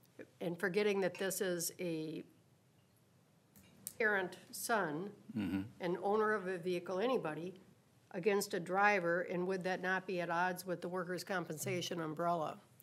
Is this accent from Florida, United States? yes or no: no; Waseca, Minnesota, United States; I grew up in Waseca.